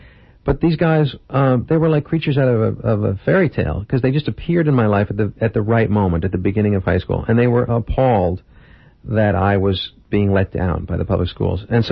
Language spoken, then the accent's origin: English; Manhasset, New York, United States; And it made my life problematic in my hometown because people always took a stance that I was going to put on airs with them when I went back to Manhasset